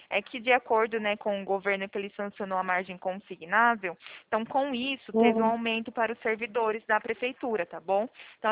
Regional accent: São Paulo, Brazil; eu sou daqui do interior de São Paulo

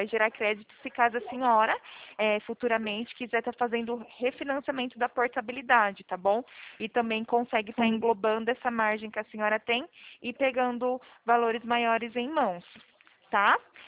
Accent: São Paulo, Brazil; eu sou daqui do interior de São Paulo

